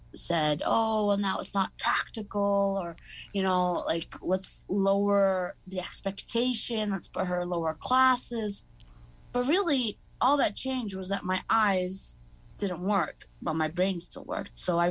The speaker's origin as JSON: {"language": "English", "town": "Boston", "region": "Massachusetts", "country": "United States", "tie": "born or raised there", "also_born_or_lived": "Maryland", "said": "So I was born in Maryland, but I grew up in Boston, so I consider myself Bostonian."}